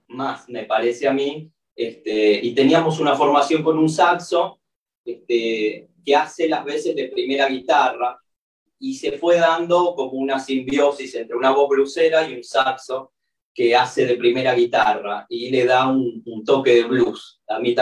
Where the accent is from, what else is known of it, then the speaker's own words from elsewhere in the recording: Buenos Aires, Argentina; soy el bajista de la banda y el manager. Nosotros somos de Buenos Aires